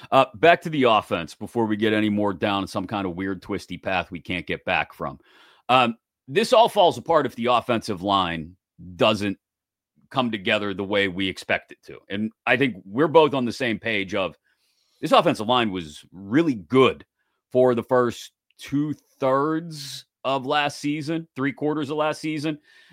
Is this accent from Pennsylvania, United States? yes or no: yes; Pittsburgh, Pennsylvania, United States; also born or lived in Houston; I am a Pittsburgher. My mom moved back to Pittsburgh when I was a couple months old.